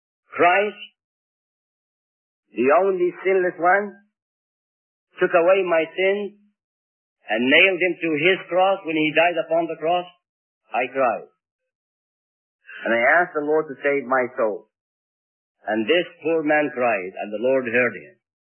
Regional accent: Egypt; Matter of fact, I know that there were only two churches building in my hometown. It was about 70 miles southwest of Cairo, Egypt.

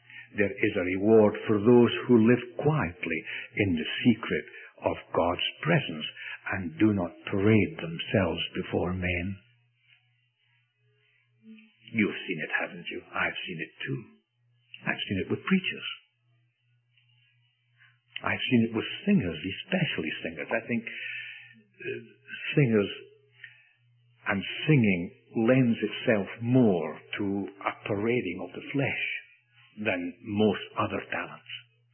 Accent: Scotland, United Kingdom; And being a Scot, I don't like instant tea.

